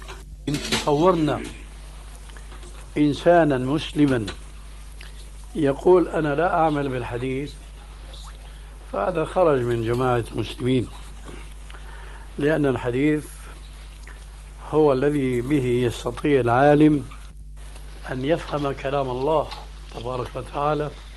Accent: Syria; أما جماهير الناس كما يقولون عندنا في سوريا

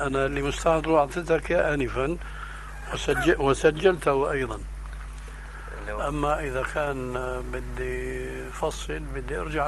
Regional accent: Syria; هذا قديم وظاهر كما يقولون عندنا في الشام

